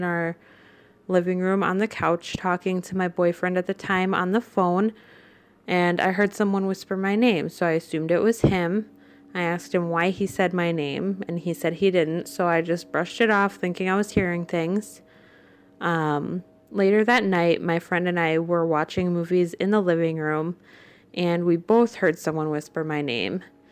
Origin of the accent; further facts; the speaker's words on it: Wisconsin, United States; I'm 25 years old. I'm from Wisconsin.